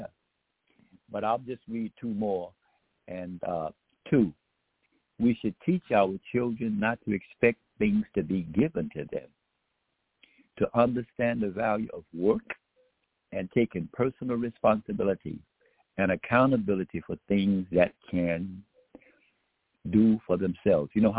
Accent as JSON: {"language": "English", "town": "Beaumont", "region": "Texas", "country": "United States", "tie": "born or raised there", "said": "some of us heard about Nanny Helen Burrows when we grew up in Beaumont, Texas, when we were going to some of those so-called segregated schools."}